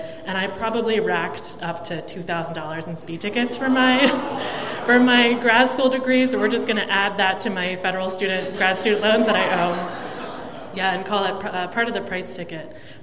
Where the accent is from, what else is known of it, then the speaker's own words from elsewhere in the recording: Baltimore, Maryland, United States; everybody … I grew up in Baltimore.